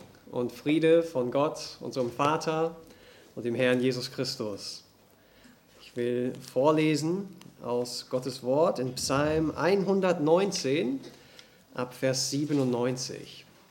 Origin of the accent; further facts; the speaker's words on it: England, United Kingdom; Ich bin in England aufgewachsen, aber meine Mutter ist deutsch und ihre Mutter.